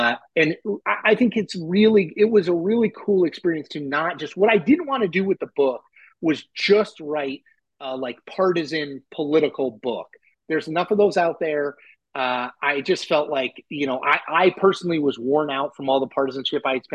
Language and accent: English; Connecticut, United States; So I grew up Yankees, 76ers. I grew up in Connecticut.